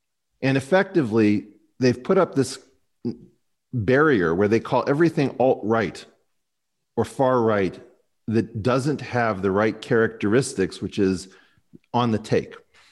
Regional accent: United States; And I don't believe in doing that through monarchy because I'm an American.

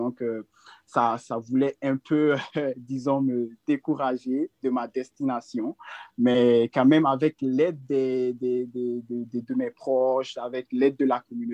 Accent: Guinea; moved away; Bien, mon pays d'origine, c'est la Guinée-Conakry. C'est un pays en Afrique de l'Ouest.

